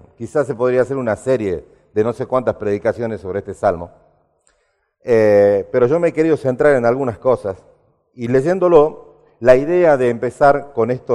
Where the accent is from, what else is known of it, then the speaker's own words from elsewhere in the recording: Salta, Argentina; cuando yo era chico, yo crecí en Salta